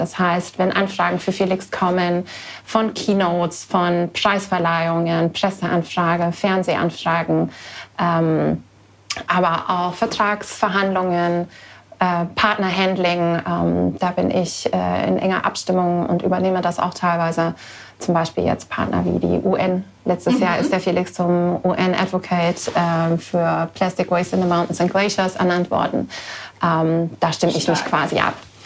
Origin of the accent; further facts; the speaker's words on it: Garmisch, Bavaria, Germany; wir kommen beide aus Garmisch, wir haben selber Abiturjahrgang